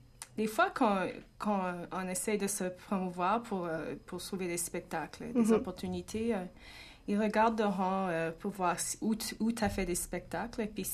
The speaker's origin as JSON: {"language": "French", "region": "New Brunswick", "country": "Canada", "tie": "born or raised there", "said": "Pendant mon enfance au Nouveau-Brunswick"}